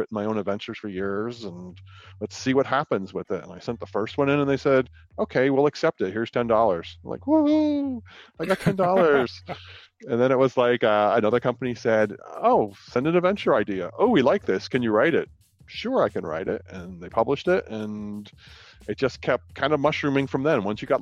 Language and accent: English; New Jersey, United States; I'm from New Jersey.